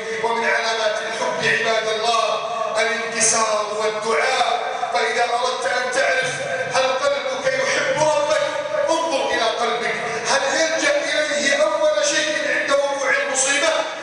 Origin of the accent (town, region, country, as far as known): Egypt